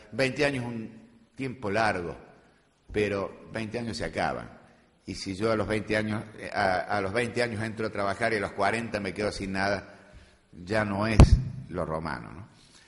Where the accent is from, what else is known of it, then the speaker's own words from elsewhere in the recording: Argentina; perdónenme que les hable algo de mi tierra, pero quiero decirles por qué no tenemos la enfiteusis nosotros